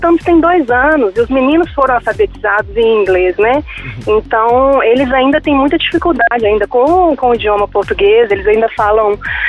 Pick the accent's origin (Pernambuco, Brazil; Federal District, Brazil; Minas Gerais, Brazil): Minas Gerais, Brazil; Belo Horizonte; moved away as an adult; É, nós dois somos de Belo Horizonte e ele foi convidado para vir trabalhar na Bahia.